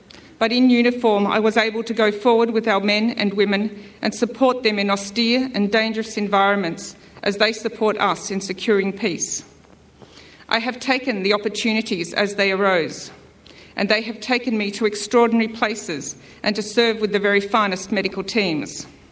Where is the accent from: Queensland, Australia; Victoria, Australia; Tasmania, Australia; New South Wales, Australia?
Victoria, Australia; Reservoir; As a child, growing up in Reservoir, I did not feel brave